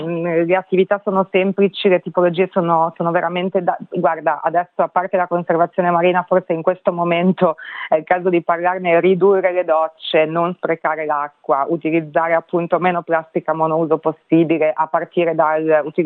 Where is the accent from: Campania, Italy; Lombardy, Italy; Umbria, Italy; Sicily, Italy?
Lombardy, Italy; Milan; now in Australia; Io dal canto mio sono cresciuta a Milano